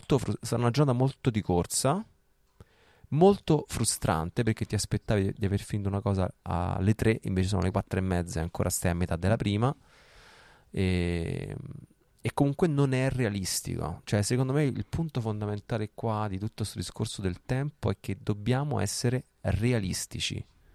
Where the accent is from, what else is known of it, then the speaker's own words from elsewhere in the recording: Rome, Lazio, Italy; Io da buon romano so che se devo andare dall'altra parte di Roma